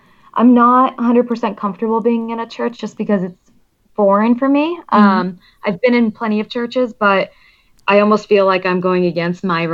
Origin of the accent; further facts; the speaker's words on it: Massachusetts, United States; in my hometown, so it's a very small town in Massachusetts